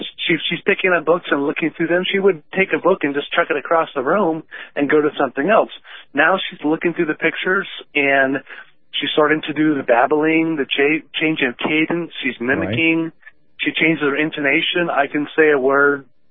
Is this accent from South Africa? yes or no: no; California, United States; now in Texas, United States; I grew up in California, but we live in Texas, and it's kind of a conservative area